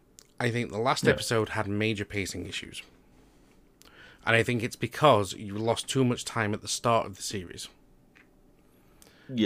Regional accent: United Kingdom; We're quite fortunate as British people to have the NHS

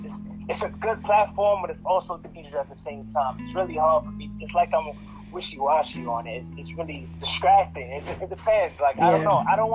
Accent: Brooklyn, New York, United States; I'm from Brooklyn, New York.

